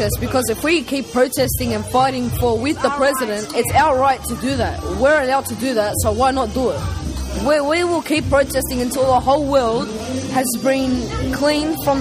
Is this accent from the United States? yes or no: no; Syria; now in Australia; Well, because I'm from Syria by myself and I have Syrian friends